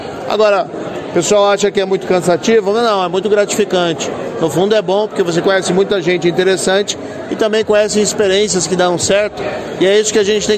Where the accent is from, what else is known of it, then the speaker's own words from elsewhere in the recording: Maringá, Paraná, Brazil; eu sou do interior do Paraná, eu sou de Maringá. Então eu conheço muito bem tanto a capital como a região do interior